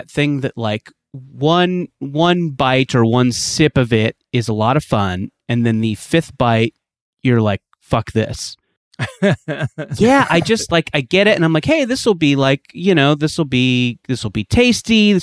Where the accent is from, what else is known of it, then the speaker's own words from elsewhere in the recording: Orange County, California, United States; You know, I grew up in Orange County in the 90s. It was a big thing for me.